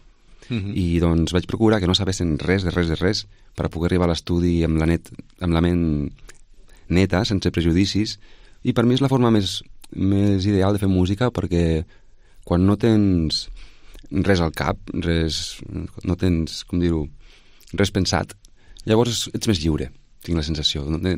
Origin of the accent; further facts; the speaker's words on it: Flix, Catalonia, Spain; Soc de Flix, jo. Ahà. D'aquí la Voreta.